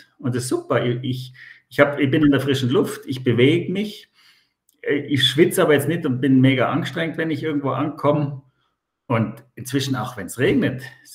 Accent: Austria; bin ja Österreicher, kann es ja neutral beurteilen

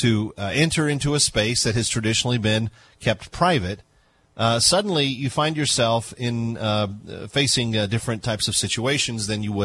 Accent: Texas, United States; I'm from Texas.

